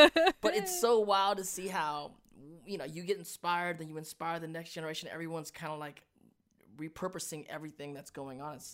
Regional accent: Hollywood, California, United States; I grew up in Hollywood, you were in Hollywood

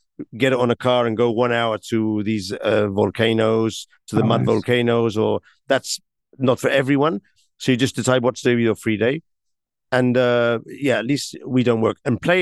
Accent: Barcelona, Catalonia, Spain; English is a second language; I mean, I come from Barcelona, which is an amazing city.

